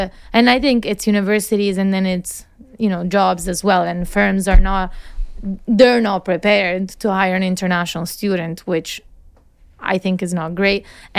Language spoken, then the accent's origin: English; England, United Kingdom; now in United States; when I was coming from England to the US, I did have a UK counselor who was helping me even understand how the process works.